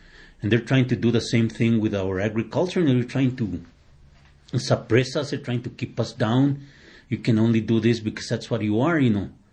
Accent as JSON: {"language": "English", "country": "United States", "said": "I'd like to be able to go to the Middle East, but I can't because I'm considered an American there."}